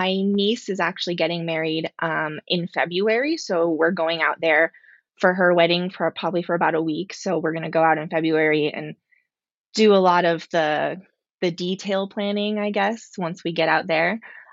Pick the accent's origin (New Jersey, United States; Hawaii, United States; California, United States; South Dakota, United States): Hawaii, United States; moved away as an adult; now in Denver, United States; And right now I'm living in Denver, Colorado. I'm originally from the Big Island of Hawaii. And I moved out to Denver about 13, 14 years ago now.